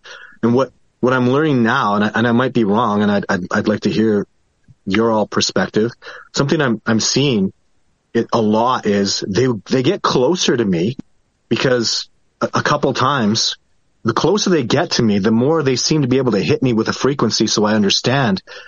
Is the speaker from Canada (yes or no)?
yes; Canada; I'm Canadian, man.